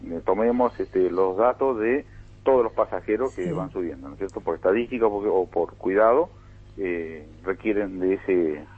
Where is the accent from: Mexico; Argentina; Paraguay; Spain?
Argentina; Misiones; yo soy de Misiones, oriundo de Misiones, y vivíamos muy cerca del aeropuerto